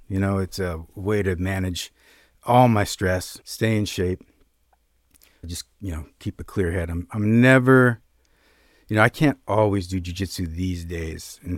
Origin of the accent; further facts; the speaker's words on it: Montreal, Quebec, Canada; also born or lived in Sleepy Hollow, New York, United States; So I grew up in between Quebec. I was born in Montreal, Quebec.